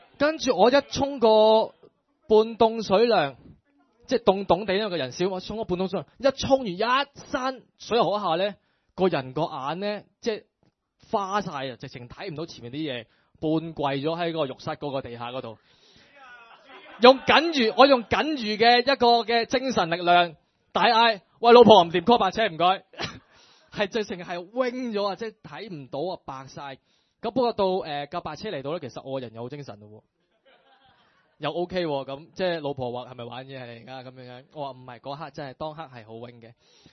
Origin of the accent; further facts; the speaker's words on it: Northwest China, China; 我系嚟自好远嘅大西北嘅